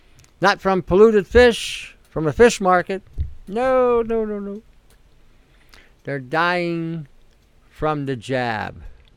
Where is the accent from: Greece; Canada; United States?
Canada; How did that help me as a Canadian? How did that help me as a Canadian?